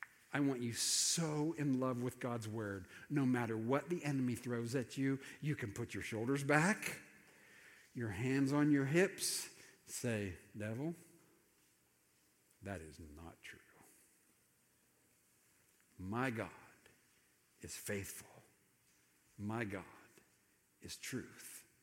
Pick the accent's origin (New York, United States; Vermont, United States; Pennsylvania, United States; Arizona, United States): Pennsylvania, United States; I grew up in Pennsylvania where they put salt on the roads every winter